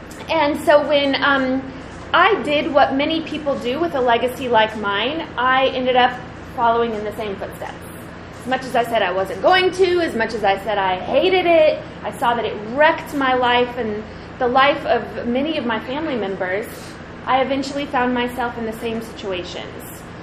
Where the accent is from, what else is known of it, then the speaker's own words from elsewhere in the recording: Midwest, United States; also born or lived in Kansas; I was born in Kansas and grew up sort of in the Midwest.